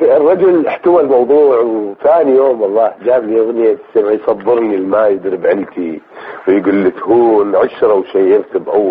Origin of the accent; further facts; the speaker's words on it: Nasiriyah, Dhi Qar, Iraq; also born or lived in Baghdad; أنا من مدينة الناصرية بالذيقار.